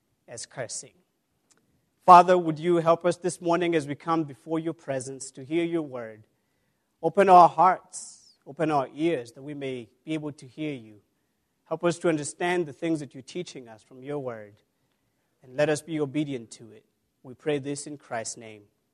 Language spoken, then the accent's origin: English; Kenya; now in United States; I know of two countries of America where I live, but I also know about my home country in Kenya